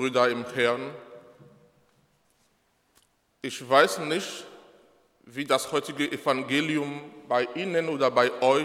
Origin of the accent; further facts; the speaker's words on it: Benin; German is a second language; Menschen, die ich als Kind in Benin schon daran gewöhnt war zu sehen, unterwegs mit vielen, sehr vielen Rindern.